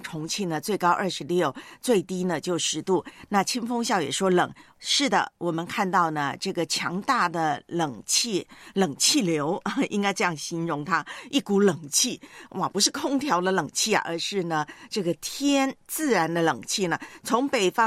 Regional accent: Taiwan; 我的老家呢台湾那边

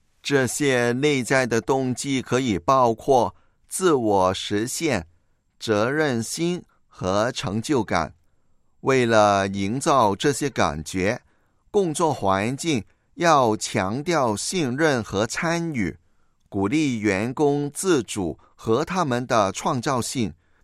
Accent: China; 也就是我们中国人所谓的高瞻远瞩。

